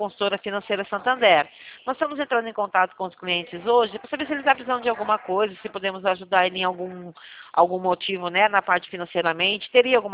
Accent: Rio Claro, São Paulo, Brazil; eu sou de Rio Claro, São Paulo.

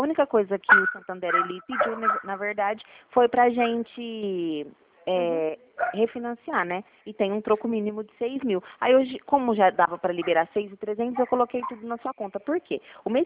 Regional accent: São Paulo, Brazil; Eu sou do estado de São Paulo

